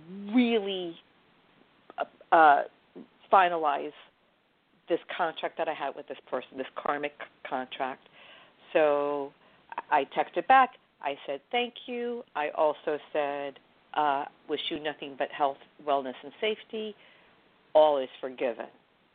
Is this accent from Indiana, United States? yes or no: no; New York City, New York, United States; Now, okay, I'm born and raised in New York City, so we know what that sounds like.